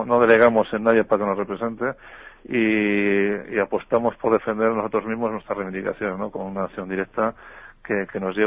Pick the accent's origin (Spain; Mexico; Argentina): Spain; Valladolid, Castile and León; moved away as an adult; now in Madrid, Spain; yo soy ferroviario, soy de Valladolid, y me trasladé a Madrid hace ya unos 20 años